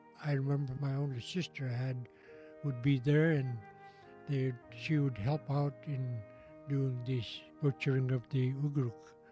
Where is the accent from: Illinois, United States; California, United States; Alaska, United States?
Alaska, United States; Deering; I was born in Deering in 1927. I lived there until about 1942 when gold mining closed down.